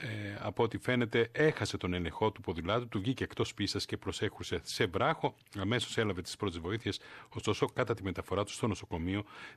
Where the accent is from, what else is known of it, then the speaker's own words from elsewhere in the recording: Kastoria, Western Macedonia, Greece; Από την ιδιαίτερη πατρίδα μου